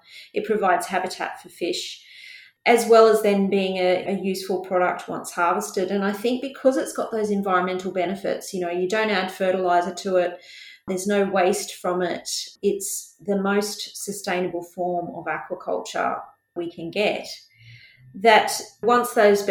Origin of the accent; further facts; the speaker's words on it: Australia; And as an Australian living, most of us live near the water